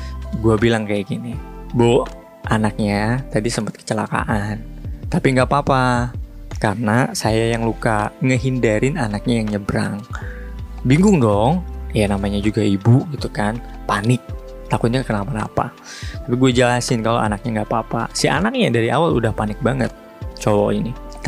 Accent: Purwakarta, West Java, Indonesia; saya orang Purwakarta, jauh dari sini

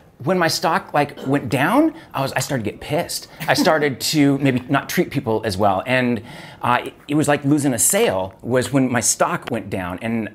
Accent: Seattle, Washington, United States; In Seattle, Washington.

